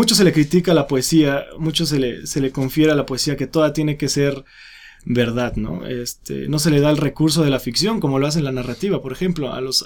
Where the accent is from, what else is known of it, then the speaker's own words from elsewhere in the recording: Ciudad Altamirano, Guerrero, Mexico; moved away as an adult; also born or lived in Coyuca de Catalán / Cirándaro; now in Mexico City, Mexico; originario del estado de Guerrero. Nací en un lugar que se llama Coyuca de Catalán. Pasé mi infancia en un lugar que se llama Cirándaro. Y durante toda mi adolescencia la pasé en Ciudad Altamirano, de donde me reconozco más deudor de mis orígenes